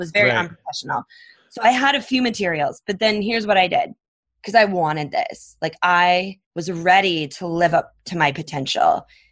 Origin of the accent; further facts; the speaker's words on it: Minnesota, United States; now in Phoenix, United States; Like I grew up in Minnesota. So I was like, I could go back and visit friends in Minnesota.